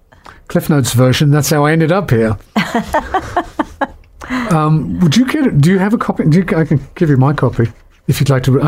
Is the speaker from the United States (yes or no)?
no; London, United Kingdom; because growing up in London, I felt the same way.